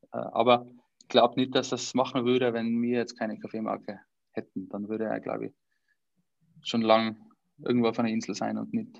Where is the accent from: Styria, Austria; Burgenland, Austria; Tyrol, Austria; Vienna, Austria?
Styria, Austria; Es ist wie bei uns in der Steiermark, wenn man durch die Weinberge fährt.